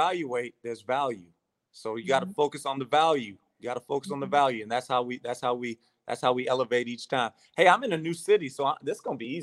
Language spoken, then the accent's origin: English; Louisiana, United States; I was about to say, you know, I'm from Louisiana, so you didn't have to ask me twice.